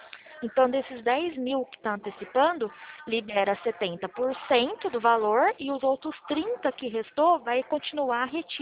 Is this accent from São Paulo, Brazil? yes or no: yes; Pirassununga, São Paulo, Brazil; Eu sou de Pirassununga, estado de São Paulo.